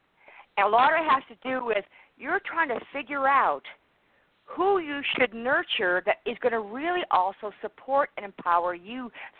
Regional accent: Worcester, Massachusetts, United States; born there; I was born in Worcester.

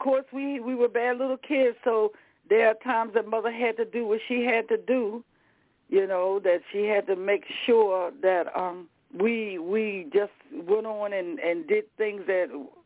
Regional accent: the South, United States; I told you I'm from the South.

